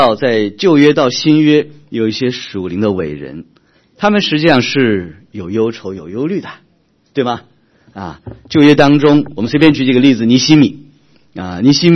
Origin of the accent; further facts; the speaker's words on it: China; 我们中国人有句话叫酒后吐真言